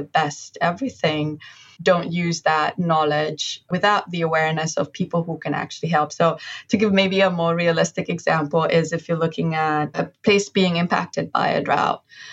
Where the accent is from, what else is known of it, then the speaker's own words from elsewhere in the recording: Kampala, Central Region, Uganda; So I grew up in Kampala. I grew up in Makindye, which is